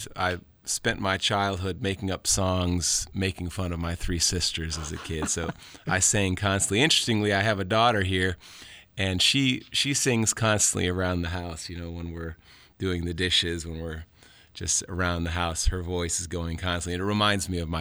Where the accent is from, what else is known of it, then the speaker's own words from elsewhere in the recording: Kent, Ohio, United States; I grew up in Kent, Ohio, blowing the harmonica along the beautiful banks of the Cuyahoga River